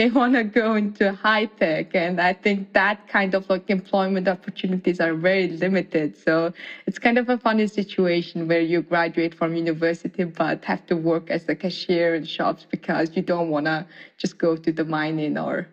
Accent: Mongolia; So growing up in Mongolia, I come from the countryside, actually not the Ulaanbaatar, the capital city where 1 million people live. And the total population of Mongolia is 3 million. So, you know, I come from a town of less than 100,000 people. I think it was at the time around like 50,000 people. And it was a very small town.

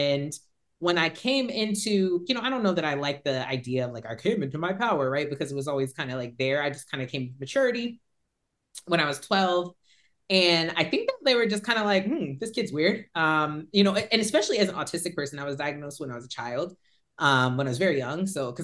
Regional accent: New Jersey, United States; So I will say, I'm from New Jersey. My family has lived in New Jersey before there was an America.

